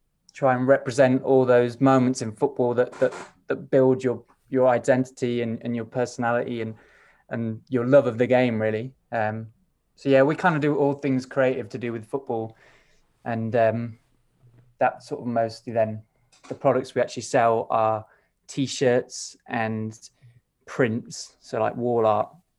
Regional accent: Nottingham, East Midlands, United Kingdom; So we are two brothers from Nottingham

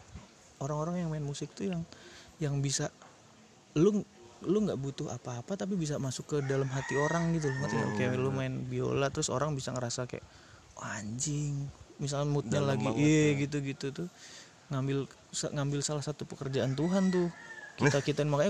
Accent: Jakarta, Indonesia; Ya mungkin sebagian tahunnya gue dari Jakarta cok, bukan dari Jogja.

